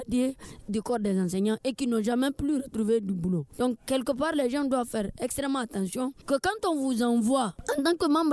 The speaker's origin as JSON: {"language": "French", "country": "Niger", "said": "chez nous, au Niger"}